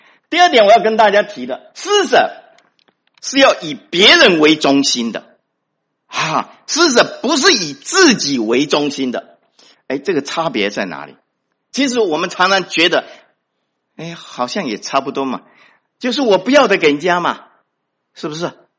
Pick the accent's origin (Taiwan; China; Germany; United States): Taiwan; moved away; 我记得我是从台湾啊过来的哈，所以我在台湾的时候，年轻的时候